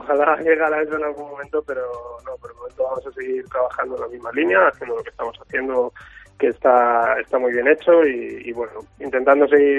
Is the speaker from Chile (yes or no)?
no; Ávila, Castile and León, Spain; tanto Manuel como yo somos de aquí de Ávila